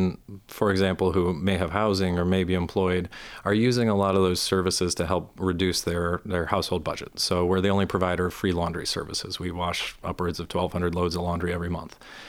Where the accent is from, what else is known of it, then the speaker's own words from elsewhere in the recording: Kalamazoo, Michigan, United States; born there; sometimes, as in my case, since I was born in Kalamazoo, it was as simple as walking over to the county building and asking for a copy of it.